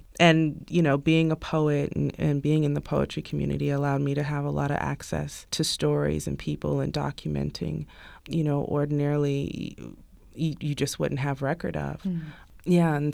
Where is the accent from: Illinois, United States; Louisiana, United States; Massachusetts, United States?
Louisiana, United States; Baton Rouge; also born or lived in South; I came here from Louisiana, and I've lived a myriad of places in the South, but Louisiana, Baton Rouge, Louisiana, is where I call home.